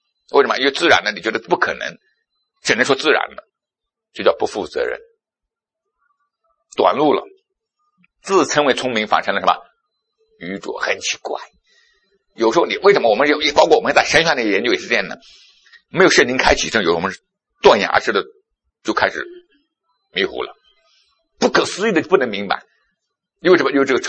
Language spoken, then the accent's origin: Chinese; China; 这个对背出来对我们中国人传福音特别有用